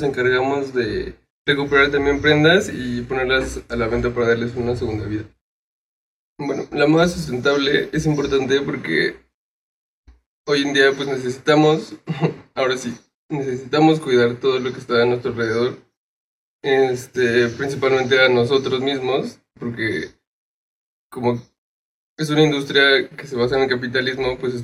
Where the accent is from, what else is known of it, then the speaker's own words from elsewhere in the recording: State of Mexico, Mexico; tengo 26 años, soy del Estado de México